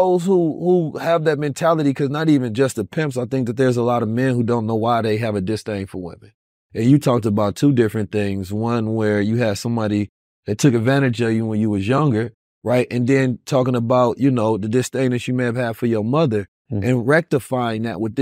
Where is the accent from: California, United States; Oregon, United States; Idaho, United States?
California, United States; Oakland; And, you know, I grew up in Oakland, so of course I seen it, you feel me, on High Street.